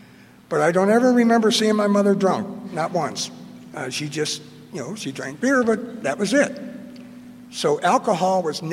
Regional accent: Michigan, United States; I was born and raised in Michigan.

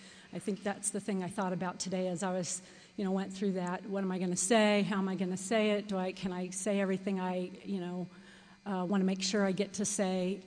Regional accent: Salt Lake City, Utah, United States; Out-of-town speaker, and I'm actually from Salt Lake City, so, but I did get here from Houston, Texas.

